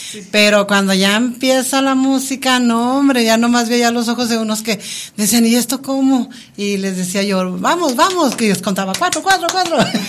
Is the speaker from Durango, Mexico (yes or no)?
yes; Durango, Mexico; Es muy bonito cuando te preguntan de dónde eres, de Durango, y dónde queda eso. Pues allá al norte del país de México.